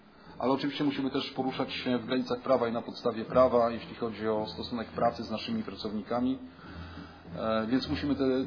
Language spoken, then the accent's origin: Polish; Gryfino, West Pomeranian Voivodeship, Poland; born there; jesteśmy gryfiniakami z urodzenia